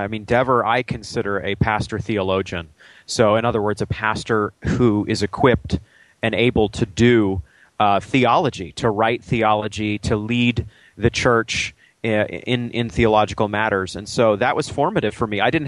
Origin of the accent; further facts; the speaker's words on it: Maine, United States; I grew up in Maine. Went to a public high school on the coast of Maine, about 160 students. Went to a small liberal arts college in southern Maine called Bowdoin College